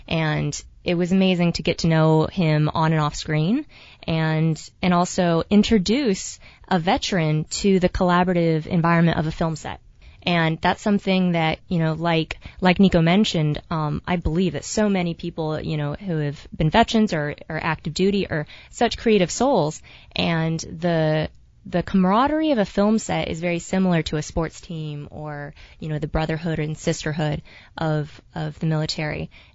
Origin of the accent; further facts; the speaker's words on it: San Diego, California, United States; Yeah, well, we are, yeah, so we're from San Diego. Our family has roots in Oklahoma and Texas, so we have a little bit of the country roots there.